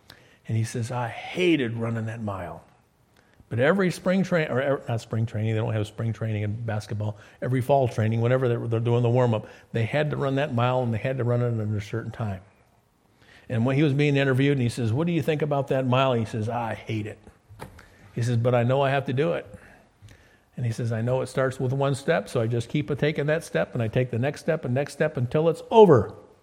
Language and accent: English; Detroit, Michigan, United States; I grew up in Detroit. And the time when I grew up, they had a basketball team.